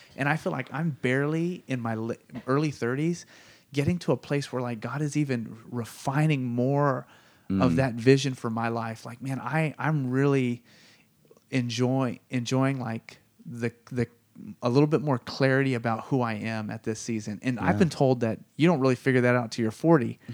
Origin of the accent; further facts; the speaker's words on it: California, United States; I grew up in the Silicon Valley